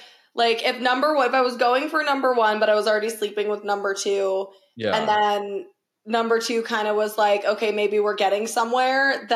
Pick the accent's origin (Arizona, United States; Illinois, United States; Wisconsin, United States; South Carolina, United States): Arizona, United States; I've born and raised in Arizona, so I've never dealt with like the going home for the holidays. I am home, you know?